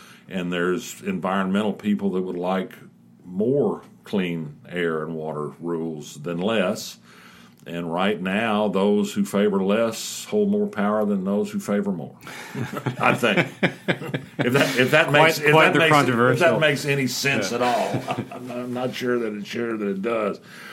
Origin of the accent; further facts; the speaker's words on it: Louisiana, United States; Well, I grew up in South Louisiana